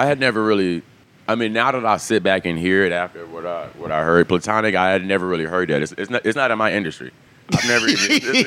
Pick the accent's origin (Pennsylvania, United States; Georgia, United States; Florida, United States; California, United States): Georgia, United States; Atlanta; I grew up in Atlanta. I'm born and raised in Atlanta.